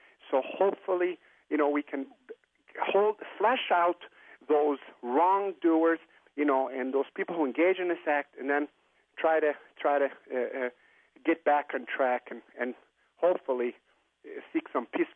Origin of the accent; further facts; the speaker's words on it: United States; Then I told them I was American. I was telling them, I'm an American also.